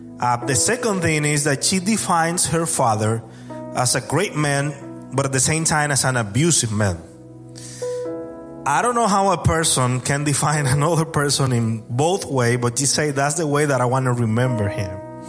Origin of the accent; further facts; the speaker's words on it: Dominican Republic; English is a second language; I'm from the Dominican Republic